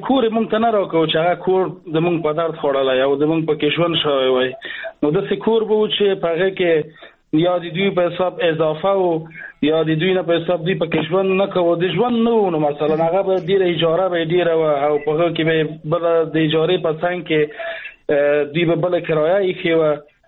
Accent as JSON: {"language": "Pashto", "country": "Afghanistan", "lives_now": "Iran", "said": "مونږ د افغانستان وګړي یو مونږ ته به په درې افغانۍ حسابولو"}